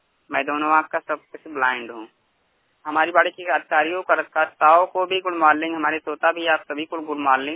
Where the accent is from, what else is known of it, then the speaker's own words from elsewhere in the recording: Basti, Uttar Pradesh, India; मैं जिला बस्ती का रहने वाला हूँ, मूल निवासी उत्तर प्रदेश के हूँ मैं।